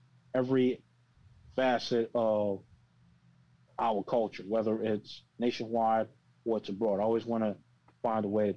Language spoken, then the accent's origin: English; New York, United States; that's like the instincts you pick up as a New Yorker.